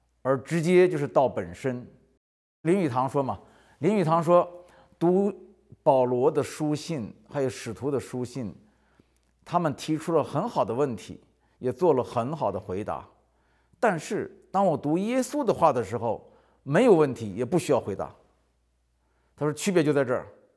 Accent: North China Plain, China; 这是我是华北平原出生长大的，没出过海，旱鸭子

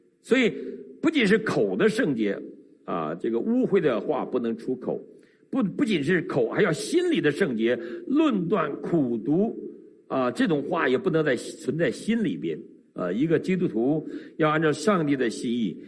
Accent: Suihua, Heilongjiang, China; 我发现东北，他去过我的老家绥化

